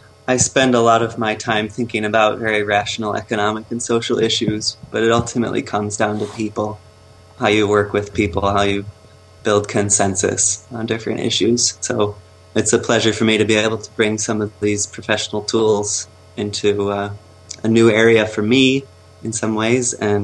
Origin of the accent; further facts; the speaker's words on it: United States; although I'm American, I've spent a third of my life, the last 10 or 11 years, working in China and Latin America and Europe